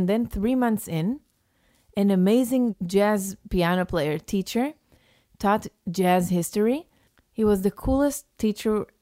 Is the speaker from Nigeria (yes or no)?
no; Israel; English is a second language; Growing up in Israel... We had seders, but you know, my family never reads the Haggadah.